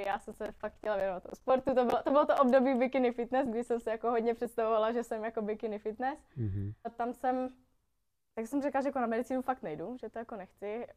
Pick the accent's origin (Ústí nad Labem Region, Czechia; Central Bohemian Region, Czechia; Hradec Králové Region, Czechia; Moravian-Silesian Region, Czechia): Moravian-Silesian Region, Czechia; Třinec; Ano, já jsem z Třince, což je vlastně město. Všichni říkají, že je to Polsku